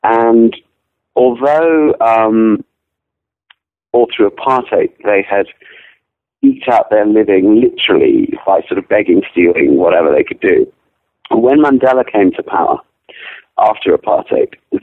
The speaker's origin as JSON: {"language": "English", "region": "London", "country": "United Kingdom", "tie": "born there", "also_born_or_lived": "Africa", "said": "But I was born in London, and we would shuffle back and forth a little bit between Africa and England."}